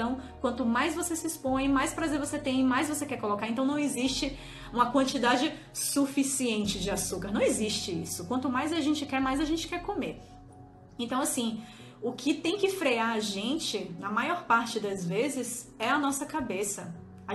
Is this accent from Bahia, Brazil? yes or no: yes; Salvador, Bahia, Brazil; quando eu vou para Salvador, eu sou de Salvador, para quem não sabe